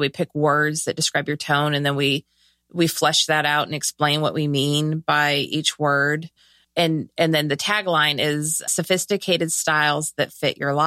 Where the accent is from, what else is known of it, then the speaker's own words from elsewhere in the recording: California, United States; I'm from Southern California. I call everybody dudes.